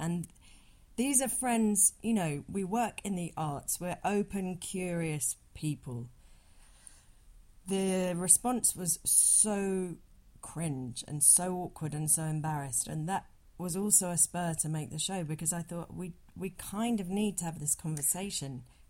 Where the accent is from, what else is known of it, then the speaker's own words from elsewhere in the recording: London, United Kingdom; But I identify very strongly as a Londoner. And so partly it's high-fiving my city.